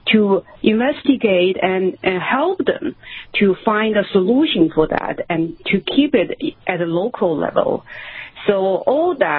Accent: Wuhan, Hubei, China; English is a second language; Well, I grew up in Wuhan.

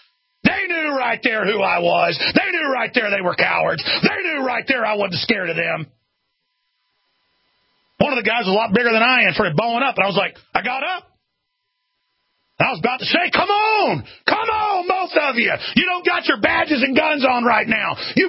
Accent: United States; I'm an American. I'll die an American.

